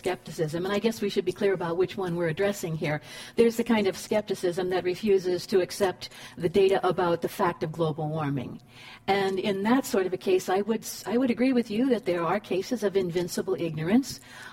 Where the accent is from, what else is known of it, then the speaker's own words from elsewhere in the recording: Cleveland, Ohio, United States; I grew up in Cleveland.